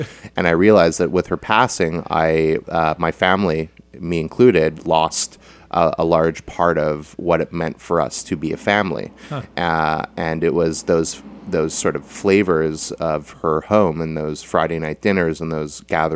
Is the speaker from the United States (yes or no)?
no; Canada; because we're both Canadian, I should add.